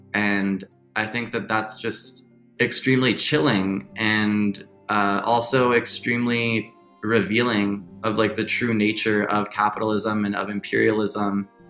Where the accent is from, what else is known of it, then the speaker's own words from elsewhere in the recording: California, United States; I'm from Silicon Valley originally, like the belly of the beast. And like Erica, you know, growing up around such a influential arm of the empire